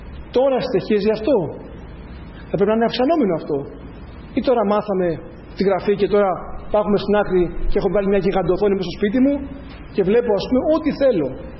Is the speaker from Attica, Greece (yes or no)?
yes; Athens, Attica, Greece; επισκέπτομαι καμιά φορά την Αθήνα, κάποιες εκκλησίες εκεί που μεγάλωσα